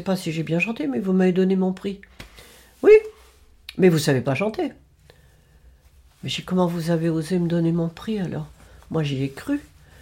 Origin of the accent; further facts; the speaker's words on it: Saint-Omer, Hauts-de-France, France; born there; Je suis née à Saint-Omer, dans le Pas-de-Calais, dans le Nord, le 11 janvier 1938.